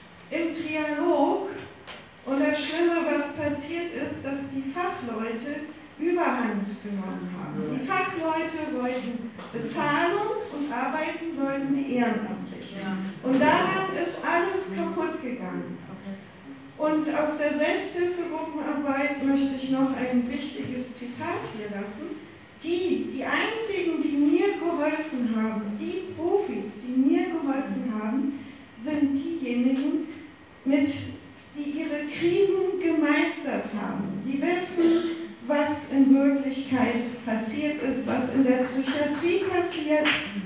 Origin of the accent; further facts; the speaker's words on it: Flensburg, Schleswig-Holstein, Germany; Ich komme aus Flensburg